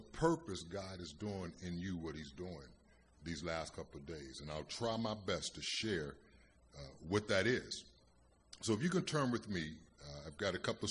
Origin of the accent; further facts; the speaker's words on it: Youngstown, Ohio, United States; moved away; When I moved to Manchester from Youngstown, Ohio. I grew up in a predominantly black environment, so, you know, the playgrounds, we played on the city we come from, you know, was different.